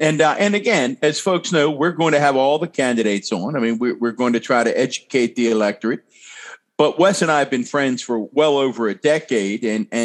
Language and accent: English; Catonsville, Maryland, United States; also born or lived in Baltimore; I've never told anybody. I've never lived anywhere but Catonsville in my life. I've never told anyone anything other than I'm from Baltimore.